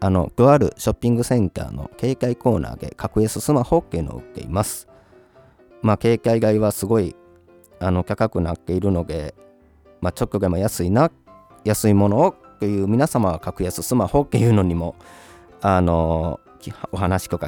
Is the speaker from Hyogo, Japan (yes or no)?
yes; Kobe, Hyogo, Japan; 出身は兵庫県は神戸市です。で、今住んでるのが愛知県です。